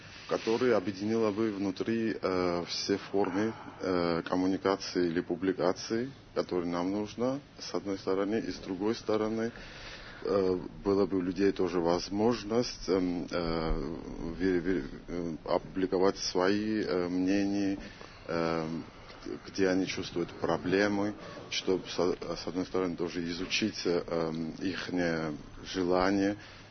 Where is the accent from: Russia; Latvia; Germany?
Germany; здравствуйте, из Германии.